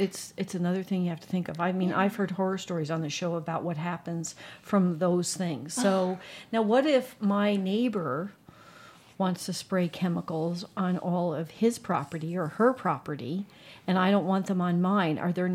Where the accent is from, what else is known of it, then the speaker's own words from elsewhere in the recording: New Jersey, United States; now in Arizona, United States; And I'm from New Jersey, and it was like, this is not happening for me.